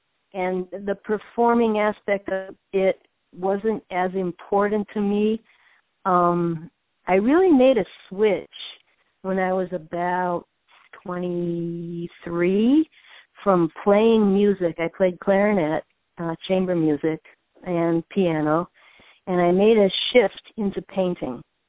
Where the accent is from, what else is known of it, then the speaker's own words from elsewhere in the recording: Minnesota, United States; I'm from Minnesota, which there's a connection.